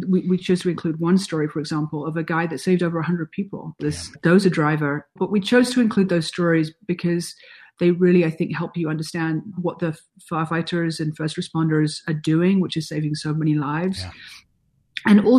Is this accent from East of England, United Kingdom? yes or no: no; London, United Kingdom; also born or lived in New York; now in Los Angeles, United States; You know, I am from London, went to grad school in New York, now I live in Los Angeles.